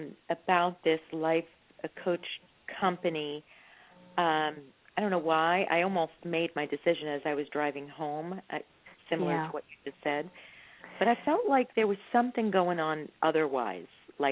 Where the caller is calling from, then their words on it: California, United States; California.